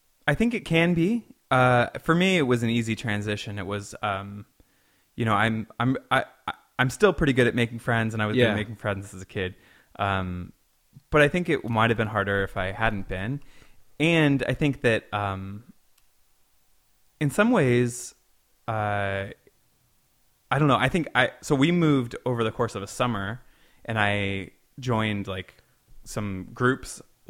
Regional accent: Boston, Massachusetts, United States; born there; I was born in Boston.

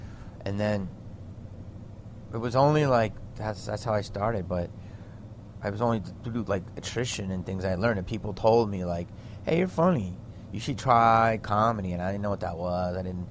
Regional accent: Upper Darby, Pennsylvania, United States; Yeah, I was from Philly, outside of it. It's called Upper Darby.

